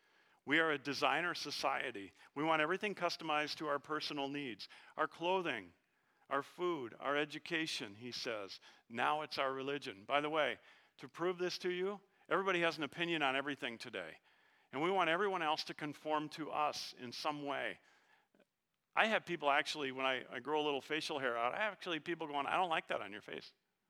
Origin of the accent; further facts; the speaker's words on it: Minnesota, United States; They found out I was from Minnesota.